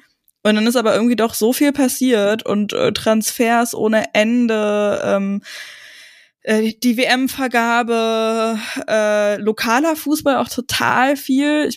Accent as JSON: {"language": "German", "region": "Brandenburg", "country": "Germany", "said": "Ich komme aus Brandenburg, Berlin so"}